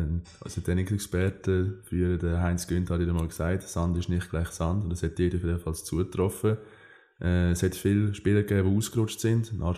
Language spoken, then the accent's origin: German; Switzerland; Ist jetzt zwar bei uns in der Schweiz nicht so